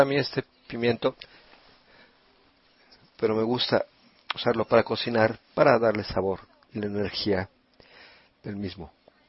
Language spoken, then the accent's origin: Spanish; Italy; Spanish is a second language; Lo siento, soy italiana.